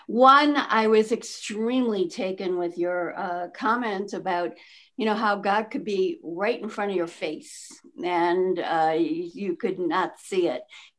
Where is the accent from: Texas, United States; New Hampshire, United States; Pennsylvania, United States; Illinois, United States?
Illinois, United States; Chicago; I grew up in Chicago also.